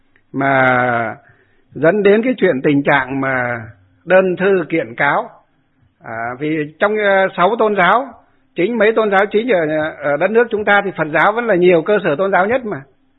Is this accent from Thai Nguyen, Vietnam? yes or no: no; Ba Hàng Đồi, Hòa Bình, Vietnam; dưới quê tôi Ba Hàng Đồi hay là xuống tận dưới Nho Quan Ninh Bình